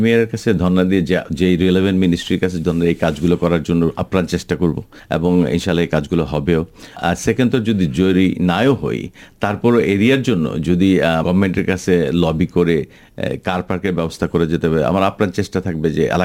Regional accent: Bangladesh; now in Australia; আমি বলতে পারি আমি বাংলাদেশি অস্ট্রেলিয়ান বা অস্ট্রেলিয়ান বাংলাদেশি, বাট ওরা কিন্তু বলবে ওরা অস্ট্রেলিয়ান।

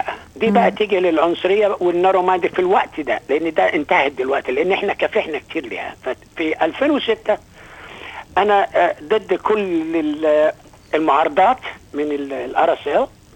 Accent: Egypt; moved away as an adult; now in Australia; انا خرجت من مصر

